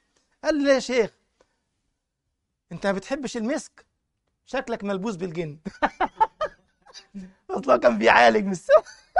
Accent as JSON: {"language": "Arabic", "country": "Egypt", "said": "ولابس القميص الأبيض، عندنا في مصر مش هنا طبعا"}